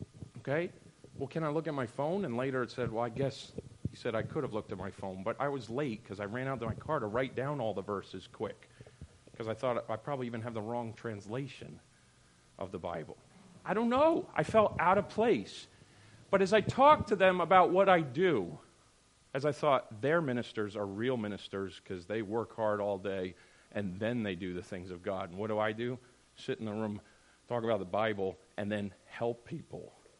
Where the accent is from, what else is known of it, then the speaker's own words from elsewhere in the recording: New Hampshire, United States; I told one of you again about when growing up in New Hampshire, and Dad will be glad to talk about that all day long